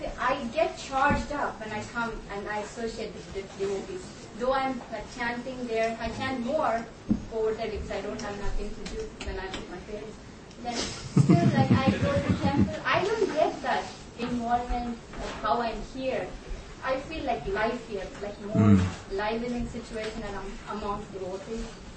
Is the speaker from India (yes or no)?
yes; India; Though I was born and raised in India